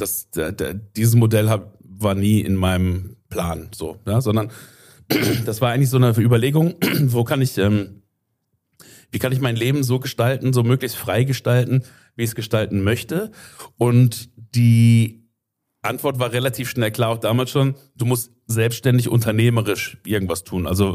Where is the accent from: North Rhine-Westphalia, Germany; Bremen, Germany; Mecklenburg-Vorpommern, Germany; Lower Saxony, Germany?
North Rhine-Westphalia, Germany; Dinslaken; also born or lived in Mülheim an der Ruhr; dann bin ich aufgewachsen in Dienstlaken, also das so am nördlichen Rand vom Ruhrgebiet, so zwischen so neben Duisburg und Oberhausen grenzen so an, kennt man vielleicht. Und das ist so der nördliche Rand, letzte Zechenstadt, die es da gab am nördlichen Rand.